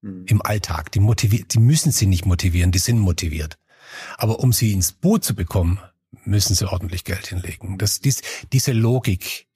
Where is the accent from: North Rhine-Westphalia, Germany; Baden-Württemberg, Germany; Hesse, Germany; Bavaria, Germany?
Baden-Württemberg, Germany; da wo ich herkomme, da gibt es die schwäbische Variante